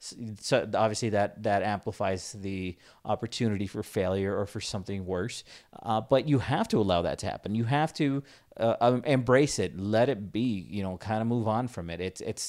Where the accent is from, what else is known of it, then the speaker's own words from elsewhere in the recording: Pacoima, California, United States; This one's hard because I grew up in Pacoima. I grew up listening to hip hop and rap music, and it was glorified.